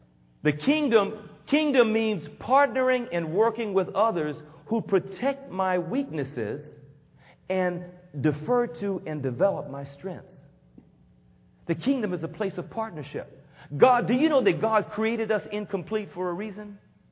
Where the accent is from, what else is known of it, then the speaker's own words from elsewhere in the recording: Houston, Texas, United States; Man, I grew up in Third Ward. I mean, the most skiing I did was tripping down the bayou or something.